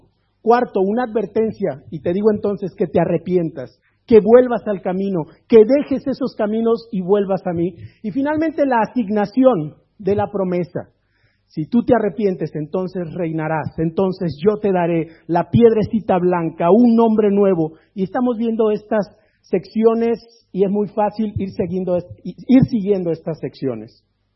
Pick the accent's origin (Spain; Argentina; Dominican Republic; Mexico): Mexico; como decimos en México, en mi tierra